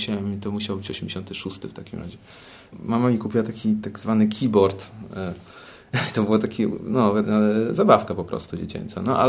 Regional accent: Bydgoszcz, Kuyavian-Pomeranian Voivodeship, Poland; bo ja jestem z Bydgoszczy

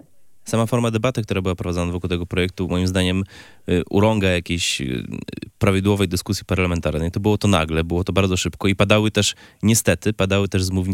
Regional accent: Gdańsk, Pomeranian Voivodeship, Poland; A ja też mam jako gdańszczanin takie osobiste przeczucie

